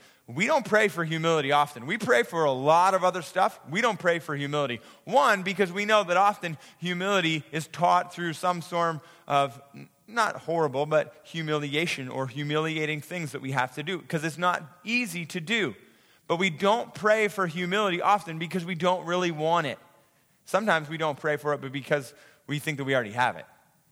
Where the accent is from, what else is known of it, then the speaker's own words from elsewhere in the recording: Ontario, Canada; We grew up in Muskoka and we heated our house by wood stove.